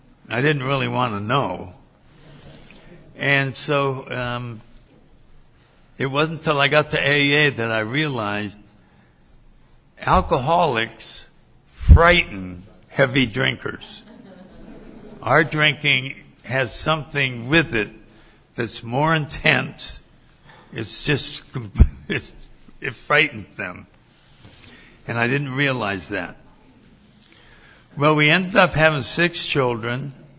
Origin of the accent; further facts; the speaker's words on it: Connecticut, United States; And I always said, when I grew up in Connecticut, and I saw pictures of palm trees, and I tell you, I knew I wanted to live where the palm trees were.